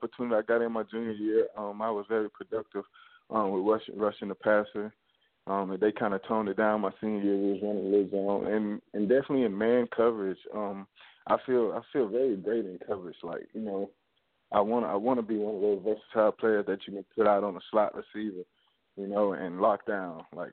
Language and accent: English; Augusta, Georgia, United States; Yes, sir. I'm from Augusta, Georgia.